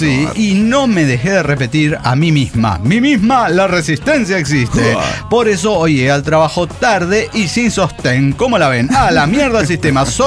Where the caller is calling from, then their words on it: Tlalpujahua, Michoacán, Mexico; de Tlapujahua.